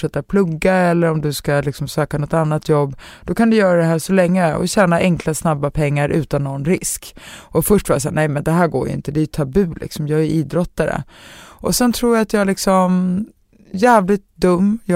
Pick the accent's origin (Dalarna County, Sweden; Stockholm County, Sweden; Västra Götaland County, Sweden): Stockholm County, Sweden; Stockholm; Jag är ändå uppvuxen i Enskededalen liksom.